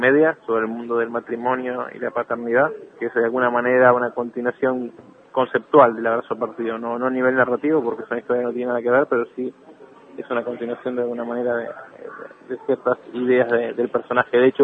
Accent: Argentina; yo vivía muy cerca del lugar y era, bueno, todavía era chico y no podía creer que eso estaba pasando en mi país, tan cerca de mi casa.

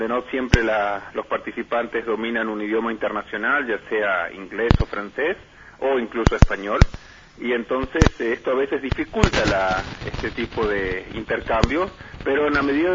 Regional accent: Argentina; y yo que en el origen vengo de Argentina

